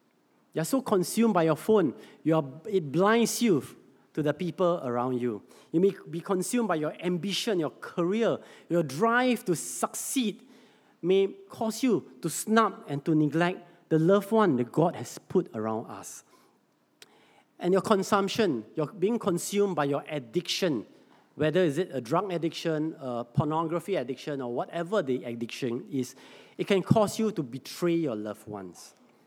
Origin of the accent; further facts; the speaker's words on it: Singapore; I thought, hey, I am Singaporean. I earn Sing Dollar.